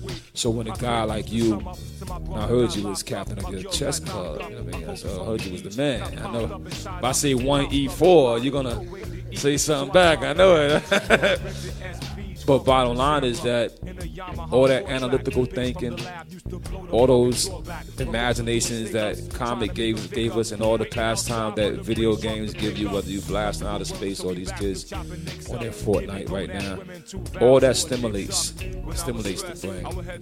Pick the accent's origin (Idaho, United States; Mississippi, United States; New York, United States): New York, United States; Brownsville; I told him, I'm from Brownsville.